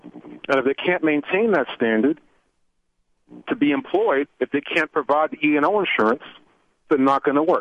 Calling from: New Jersey, United States; I'm calling you from New Jersey.

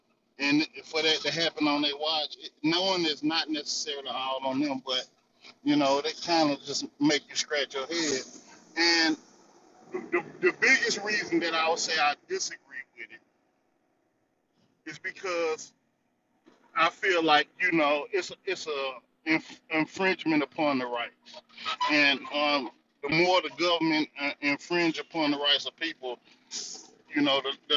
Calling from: North Carolina, United States; I'm calling from the North Carolina Territory.

